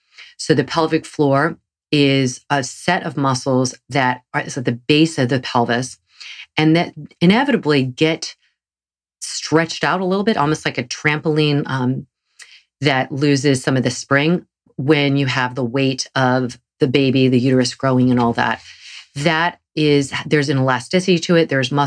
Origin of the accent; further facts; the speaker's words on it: Southern United States, United States; accent: Southern; And I realized because of my Southern accent, many people actually thought it like was Mary the name.